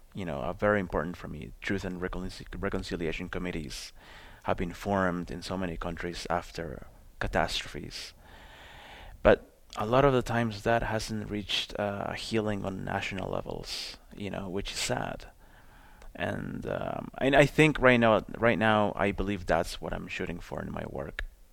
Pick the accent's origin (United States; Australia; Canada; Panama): Canada; Toronto, Ontario; so that made me feel like I belonged more growing up in Toronto amongst this Latin community